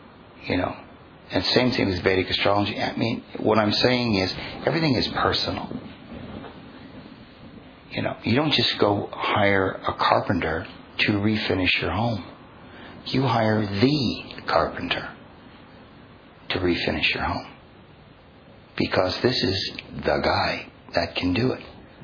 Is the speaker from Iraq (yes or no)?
no; Canada; I was living in Canada. I was born and raised in Canada.